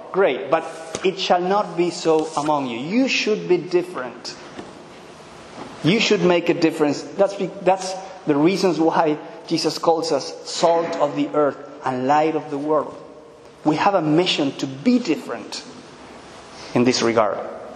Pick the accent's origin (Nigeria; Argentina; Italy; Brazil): Argentina; I'm from Argentina, for those who don't know me … I have been serving here only for a couple of months.